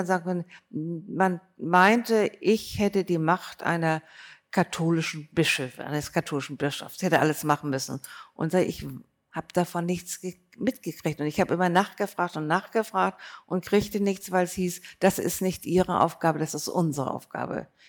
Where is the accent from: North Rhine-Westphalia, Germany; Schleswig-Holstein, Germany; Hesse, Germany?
Schleswig-Holstein, Germany; Bad Segeberg; Ja, ich bin in Segeberg aufgewachsen